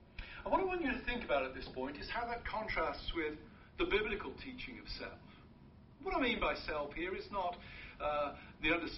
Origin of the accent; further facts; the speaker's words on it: United Kingdom; I remember growing up in Britain in the 1980s